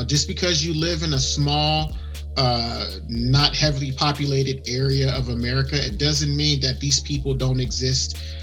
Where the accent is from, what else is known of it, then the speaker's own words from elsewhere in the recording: West Coast, United States; like I said, growing up on the West Coast, it just, for me, seeing different races together, it never fully clicked in my mind.